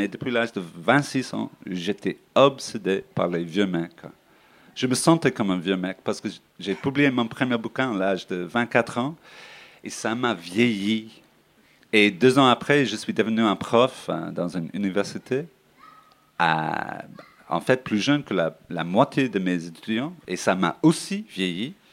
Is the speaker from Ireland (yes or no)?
yes; Ireland; French is a second language; now in France; Je viens d'une île, ok. Ireland, c'est une île, et on est séparé de l'Europe par une autre île, Grande-Bretagne, Britain même. Tu vois, on est vraiment isolé.